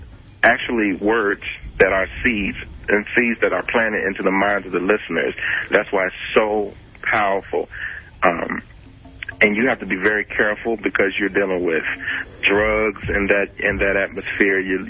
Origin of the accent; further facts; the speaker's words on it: Memphis, Tennessee, United States; now in Austin, United States; I'm originally from Memphis. And I live in Austin right now, and I'm contemplating on moving to Houston.